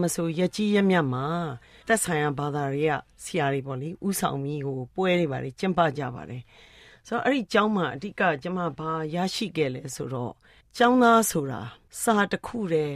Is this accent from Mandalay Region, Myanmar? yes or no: no; Taunggyi, Shan State, Myanmar; born there; ကျမကတောင်ကြီးမှာမွေးပါတယ်